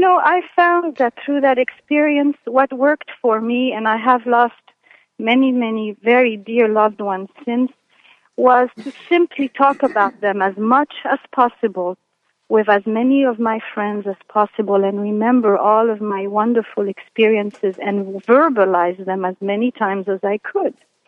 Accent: Switzerland; I grew up in Switzerland, and I did lose my first boyfriend

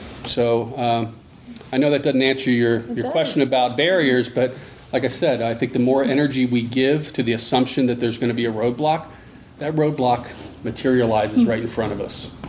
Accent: Washington, District of Columbia, United States; I grew up in Washington, D.C. It's really hard to make that smaller community happen in a very large city.

